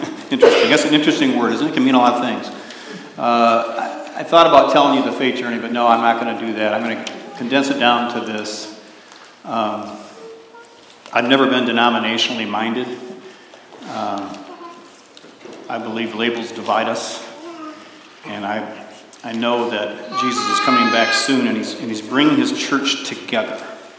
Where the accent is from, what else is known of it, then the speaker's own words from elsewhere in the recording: Kalamazoo, Michigan, United States; I grew up in Kalamazoo, Michigan, Portage, Michigan.